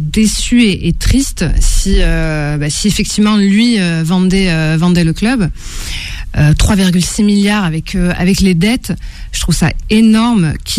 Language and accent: French; Marseille, Provence-Alpes-Côte d'Azur, France; en tant que Marseillaise